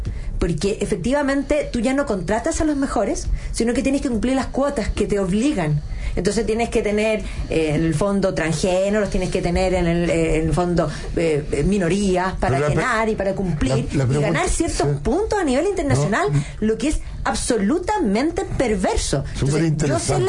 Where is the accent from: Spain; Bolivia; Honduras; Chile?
Chile; Entonces le dije, soy chilena.